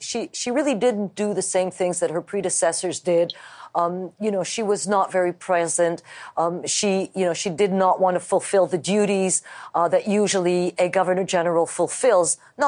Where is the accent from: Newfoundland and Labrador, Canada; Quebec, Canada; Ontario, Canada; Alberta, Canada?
Quebec, Canada; You know, we are both from Quebec.